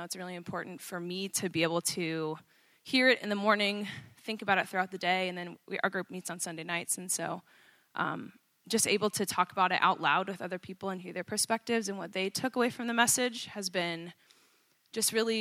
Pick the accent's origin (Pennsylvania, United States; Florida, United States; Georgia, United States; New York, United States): Georgia, United States; moved away as an adult; I grew up in Georgia, and I got married to Ike and moved up here 5 years ago